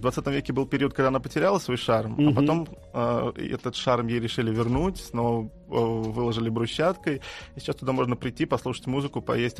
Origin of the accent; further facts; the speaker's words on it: Russia; Мы просто сказали, что мы из России.